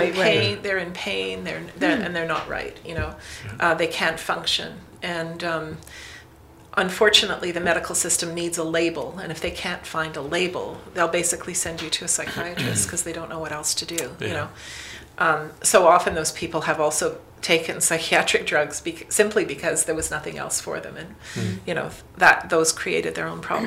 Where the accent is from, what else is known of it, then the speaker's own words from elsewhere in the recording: Lachute, Quebec, Canada; I grew up in Lachute, and I always loved this village.